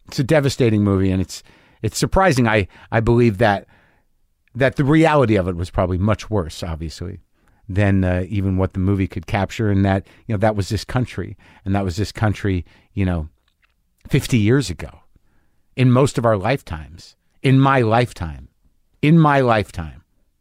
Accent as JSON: {"language": "English", "country": "United States", "said": "I went and saw Selma last night because I thought it was my responsibility as an American and as a man and as a white person to go see it."}